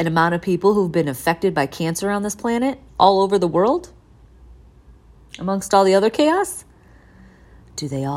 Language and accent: English; Midwest, United States; also born or lived in Indiana; growing up in the Midwest where it's flat and living in some flat parts like Indiana